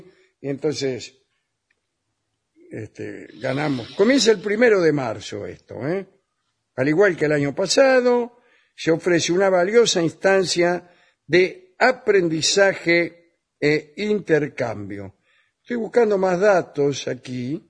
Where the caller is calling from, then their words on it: La Plata, Buenos Aires Province, Argentina; de La Plata.